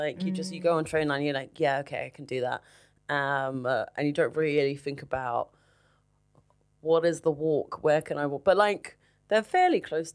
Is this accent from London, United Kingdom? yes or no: yes; London, United Kingdom; because I'm from London, so I've never really lived anywhere else apart from uni.